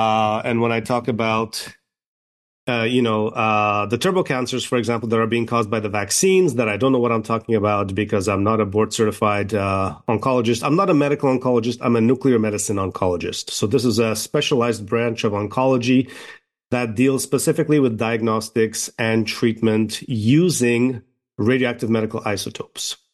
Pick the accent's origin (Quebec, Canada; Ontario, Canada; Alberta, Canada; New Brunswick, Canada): Ontario, Canada; Toronto; I grew up in Toronto. I did my schooling at University of Toronto.